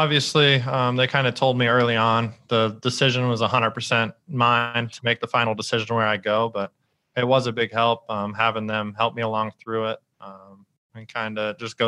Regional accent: Georgia, United States; I grew up right outside of Atlanta. So I grew up going to games

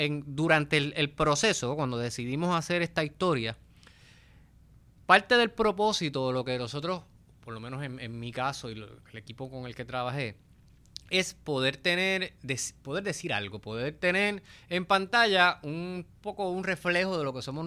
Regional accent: Puerto Rico; la familia es como una metáfora de lo que somos nosotros los puertorriqueños

